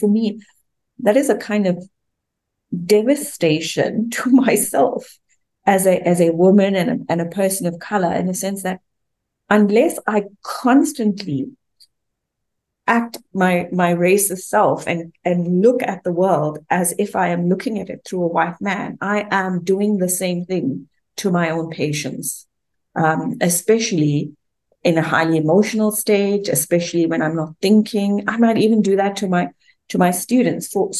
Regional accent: South Africa; So being South African, I must say that I'm a racist

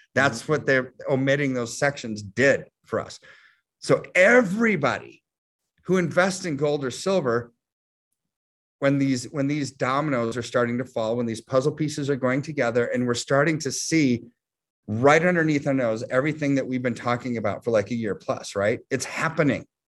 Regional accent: United States; I hate to say it because I'm American and I want the dollar to be strong

